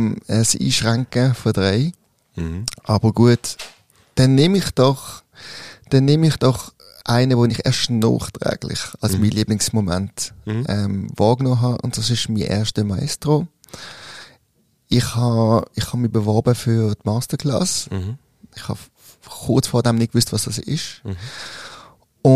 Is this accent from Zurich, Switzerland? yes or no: no; Basel-Stadt, Switzerland; accent: Basel German; hey, wow, ich habe einen baseldeutschen Dialekt.